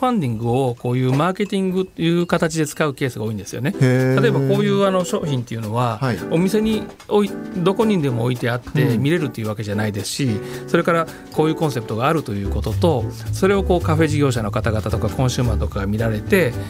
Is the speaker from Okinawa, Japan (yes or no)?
no; Fukuoka, Japan; まあ、裏もたまたまあの福岡出身なんで